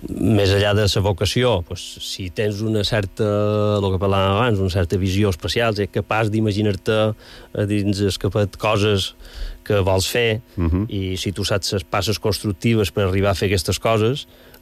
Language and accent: Catalan; Bunyola, Balearic Islands, Spain; i nosaltres tots som de Bunyola, i no mos coneixíem